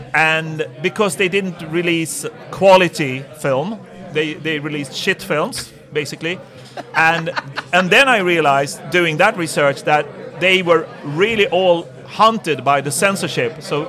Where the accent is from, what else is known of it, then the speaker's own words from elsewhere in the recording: Sweden; English is a second language; I'm from Sweden.